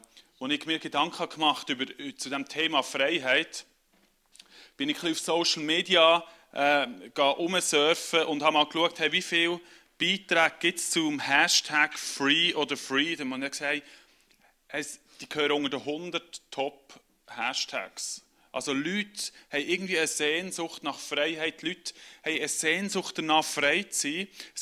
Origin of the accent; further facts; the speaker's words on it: Zurich, Switzerland; now in Thurgau, Switzerland; weil ich im Herzen Berner bin. Ich bin in Zürich-Biet aufgewachsen, da nochmal gerade über den Hirzu. In Ottenbach habe eine Frau aus dem Aargau, im Herzen bin ich ein Berner und wohne jetzt im Thurgau.